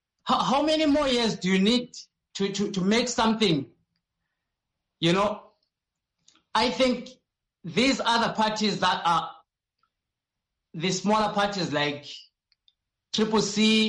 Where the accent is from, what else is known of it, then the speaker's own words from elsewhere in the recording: Matabeleland, Zimbabwe; Like I come from Matabeleland side, where I've seen a lot of struggle and a lot of marginalization down there.